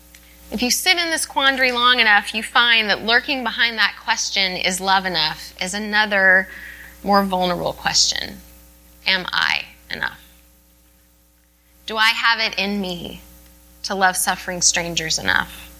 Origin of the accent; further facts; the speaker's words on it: Dallas, Texas, United States; one of whom died just last week in my hometown of Dallas.